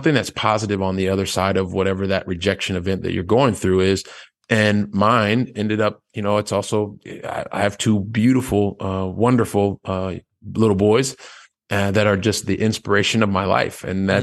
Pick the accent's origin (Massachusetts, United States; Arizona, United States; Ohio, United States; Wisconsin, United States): Ohio, United States; Columbus; I'm a guy from the Midwest of Ohio. I was born in the capital, Columbus, Ohio. Watched my parents struggle early on.